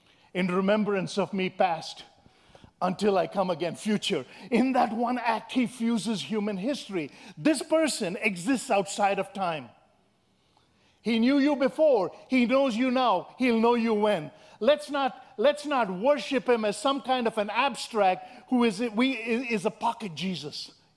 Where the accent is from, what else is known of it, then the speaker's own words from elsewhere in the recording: India; now in United States; When I grew up in India, I thought, you guys are crazy.